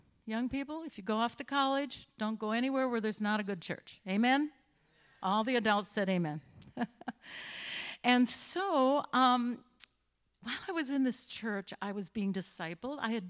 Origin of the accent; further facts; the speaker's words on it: Marshall, Wisconsin, United States; In Marshall, Wisconsin, when I was growing up, the town was about 13,000 people.